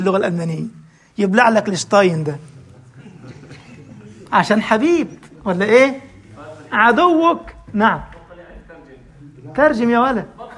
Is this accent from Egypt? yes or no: yes; Egypt; لما رحت الجيش سنة 90 خدمة العسكرية عندنا في مصر إجباري، لازم تاخد لك سنة مؤهلات العليا.